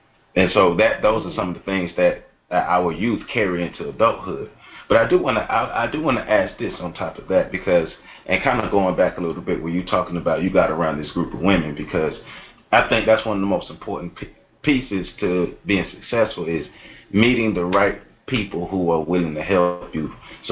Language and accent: English; Tallahassee, Florida, United States; I'm from Tallahassee, Florida. It's not a big city. It's a country city. It's the capital city of Florida